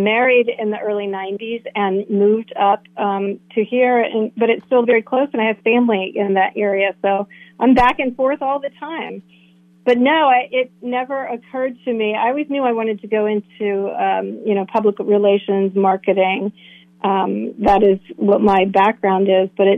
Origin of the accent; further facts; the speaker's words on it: Melbourne Beach, Florida, United States; You know, I grew up in Melbourne Beach